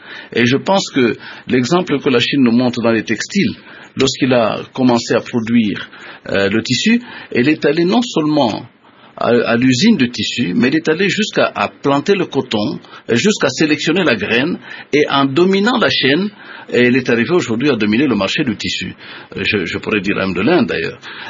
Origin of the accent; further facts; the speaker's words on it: DR Congo; notamment chez nous en RDC